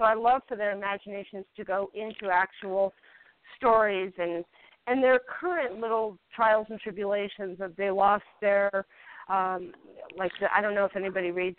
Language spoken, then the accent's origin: English; Santa Fe, New Mexico, United States; My hometown is Santa Fe, New Mexico.